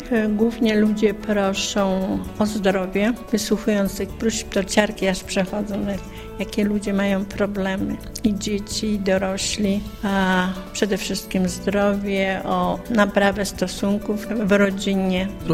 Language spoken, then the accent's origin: Polish; Głębinów, Opole Voivodeship, Poland; pełnię funkcję sołtysa w Głębinowie, mieszkam od urodzenia w Głębinowie.